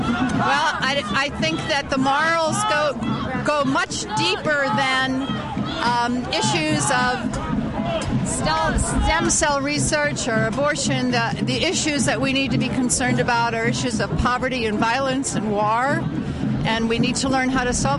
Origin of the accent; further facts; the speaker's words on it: Baden, Pennsylvania, United States; I'm from Baden, Sisters of St. Joseph.